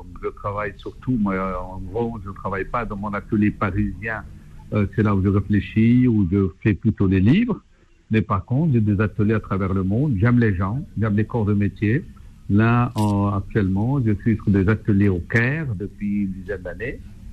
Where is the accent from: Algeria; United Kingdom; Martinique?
Algeria; moved away as an adult; now in France; en France où je vis depuis une cinquantaine d'années, dans mon pays d'origine, l'Algérie aussi.